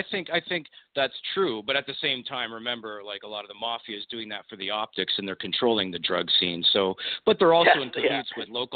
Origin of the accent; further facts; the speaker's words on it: Windsor, Ontario, Canada; also born or lived in Detroit, United States; where I grew up in Windsor and Detroit, probably similar to Milwaukee